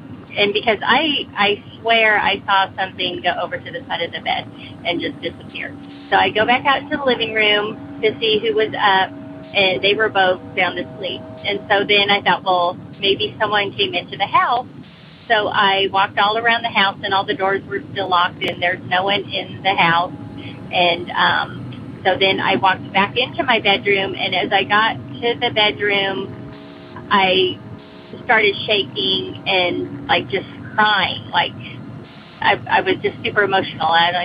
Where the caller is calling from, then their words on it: Virginia, United States; I'm calling from Southwestern Virginia.